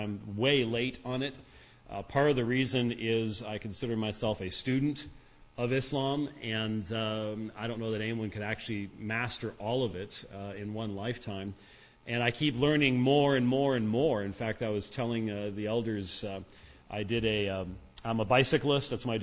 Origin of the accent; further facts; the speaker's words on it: Scotland, United Kingdom; I'm Scottish